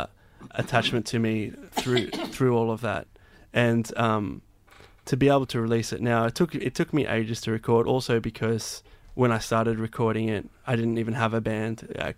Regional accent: New South Wales, Australia; I grew up in the Blue Mountains, and I guess when I left the mountains, I kind of brought with me all these songs

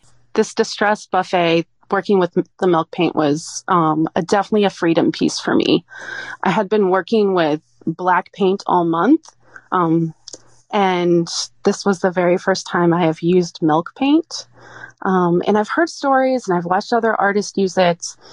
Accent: Indiana, United States; and I are from Indiana originally. We didn't meet until we were in college in Michigan. But yeah, we're from the Midwest.

